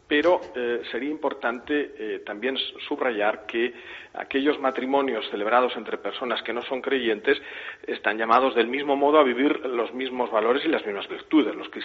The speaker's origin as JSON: {"language": "Spanish", "town": "Logroño", "region": "La Rioja", "country": "Spain", "said": "yo soy de Logroño"}